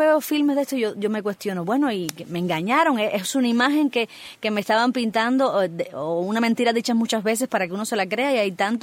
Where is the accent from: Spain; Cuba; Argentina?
Cuba; now in United States; yo crecí en Cuba, yo hace solamente 3 años que vivo en Estados Unidos